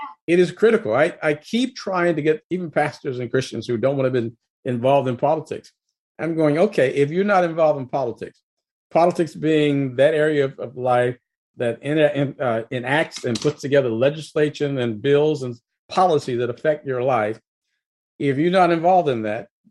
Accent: Jackson, Tennessee, United States; I'm from Tennessee as well.

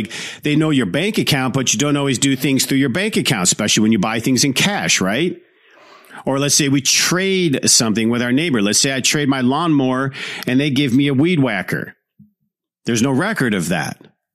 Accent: Detroit, Michigan, United States; I grew up in Detroit.

